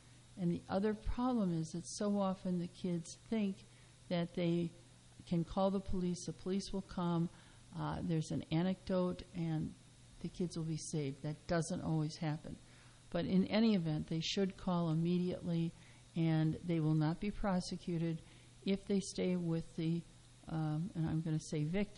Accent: Midwest, United States; at least my growing up in the Midwest, generally at least one person was killed in a car accident every year, and I lived in a very, you know, outside a very small town

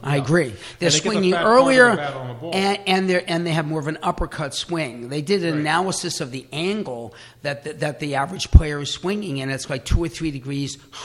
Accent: United States; just being an American who is used to individual plays, scoring, and quickness

